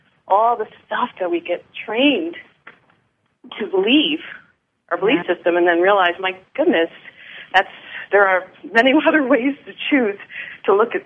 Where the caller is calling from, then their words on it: Glendale, California, United States; Glendale, California. Which is near Los Angeles. Do you know it?